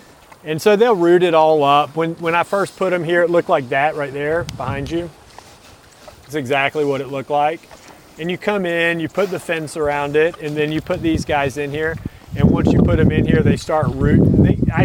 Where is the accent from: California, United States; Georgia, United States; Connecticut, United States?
Georgia, United States; Stone Mountain; I grew up in DeKalb County in Metro Atlanta in Stone Mountain.